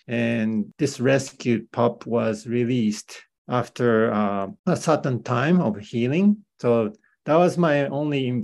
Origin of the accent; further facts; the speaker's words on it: Japan; now in United States; I'm originally from Japan. I got trained at the vet school in Tokyo.